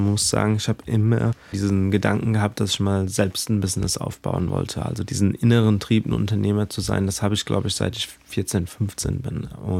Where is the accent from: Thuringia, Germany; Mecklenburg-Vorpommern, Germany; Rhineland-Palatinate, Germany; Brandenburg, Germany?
Rhineland-Palatinate, Germany; Mainz; also born or lived in India / Dubai; Ich bin mit 16 nach Mainz zurückgekommen, habe dort mein Abitur im Frauenlob-Gymnasium gemacht